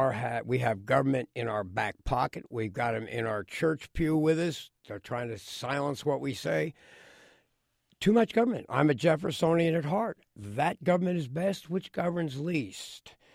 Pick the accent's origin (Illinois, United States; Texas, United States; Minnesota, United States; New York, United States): Illinois, United States; Glen Carbon; I'm from Glen Carbon, Illinois, retired iron worker.